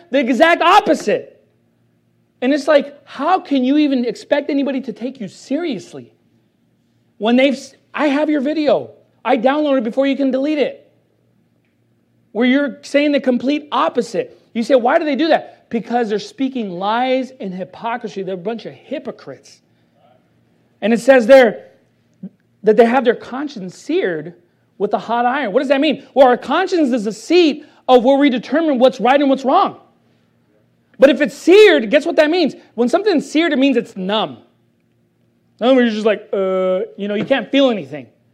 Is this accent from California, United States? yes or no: yes; Long Beach, California, United States; but I come from Long Beach where there's faggots all over the place.